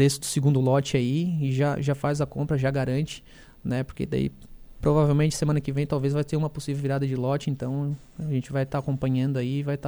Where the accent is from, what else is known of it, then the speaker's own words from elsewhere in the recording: Cocal do Sul, Santa Catarina, Brazil; Eu sou de Cocal, não tô nem em Criciúma e não tô nem em Uruçanga.